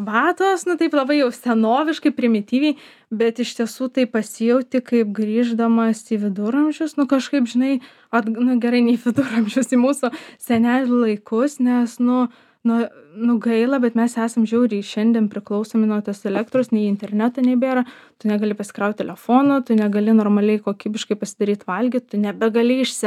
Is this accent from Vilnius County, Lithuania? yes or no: yes; Vilnius, Vilnius County, Lithuania; aš gimiau Fabijoniškėse ir esu fabų vaikas ir baigiau mokyklą Vilniuj ir universitetą Vilniuj, bet visą laisvalaikį, savaitgalius ir atostogas išleisdavau kaime.